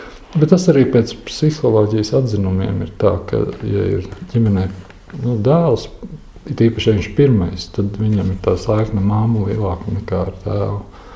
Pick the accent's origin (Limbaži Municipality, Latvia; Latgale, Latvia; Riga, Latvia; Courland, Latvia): Riga, Latvia; born there; es esmu dzimis Rīgā, Pastaņas ielā. Nē, pareizāk sakot, es esmu dzimis Rīgas pilsētas otrajā slimnīcā